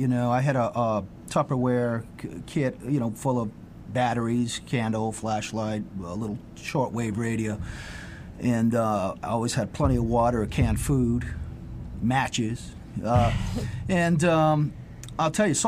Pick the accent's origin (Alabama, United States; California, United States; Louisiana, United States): Louisiana, United States; New Orleans; moved away as an adult; I miss New Orleans. I consider New Orleans my hometown.